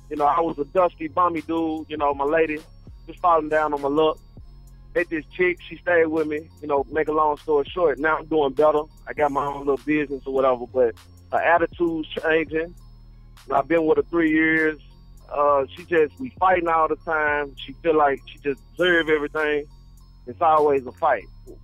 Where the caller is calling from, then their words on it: Memphis, Tennessee, United States; calling out of Memphis, man.